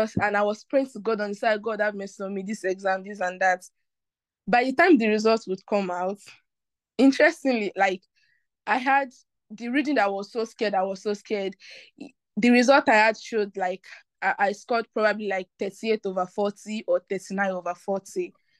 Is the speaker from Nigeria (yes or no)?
yes; Nigeria; accent: Nigerian; me, I'm just talking my normal Nigeria accent that me I have.